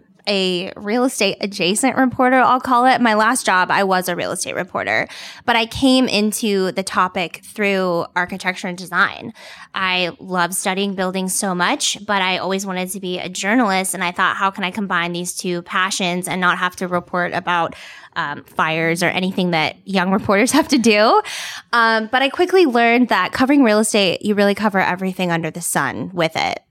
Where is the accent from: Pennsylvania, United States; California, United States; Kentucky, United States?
Kentucky, United States; Louisville; I'm from Louisville, so I have a pretty close tie to Cincinnati, and I grew up visiting all the time.